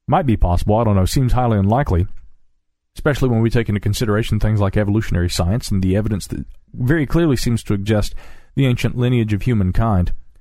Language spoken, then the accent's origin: English; Asheville, North Carolina, United States; Right here in my hometown of Asheville, for instance, there are many people who are against the idea of building new skyscrapers and buildings in our little mountain town.